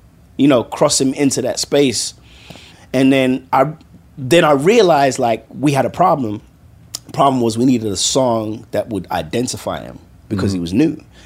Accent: London, United Kingdom; born and raised in London by Nigerian parents who were strict as shit.

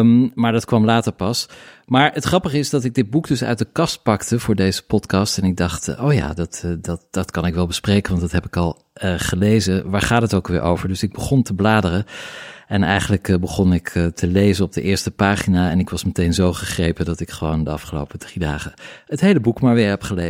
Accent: Middelburg, Zeeland, Netherlands; Nou, ik kom uit Middelburg. Middelburg en Vlissingen, dat ligt aan elkaar.

